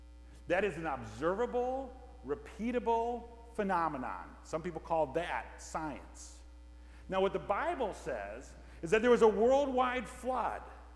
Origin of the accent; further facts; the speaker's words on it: Missouri, United States; we're from Missouri. And in Missouri, there's all kinds of flat bottom land where farmers farm.